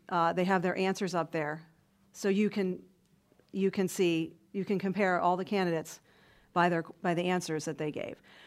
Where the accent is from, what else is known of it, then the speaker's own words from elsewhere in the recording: Pittsburgh, Pennsylvania, United States; And now I grew up in Pittsburgh in the 80s. I'm much older than you.